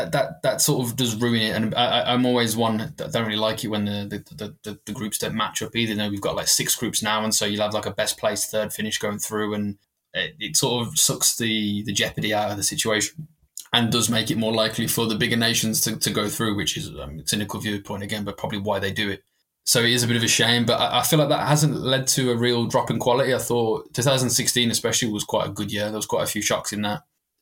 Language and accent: English; England, United Kingdom; especially as an Englishman